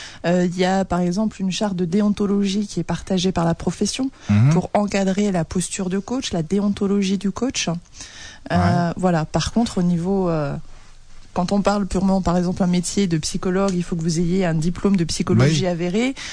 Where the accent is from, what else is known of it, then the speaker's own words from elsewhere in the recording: Grand Est, France; Dans notre région, en Alsace.